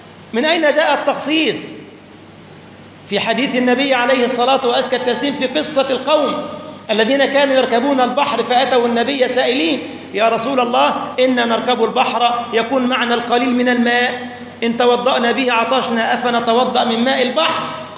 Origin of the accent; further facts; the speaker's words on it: Egypt; والطحال كذلك دم، نأكله، بيسموه الإخوة حلويات عندنا في مصر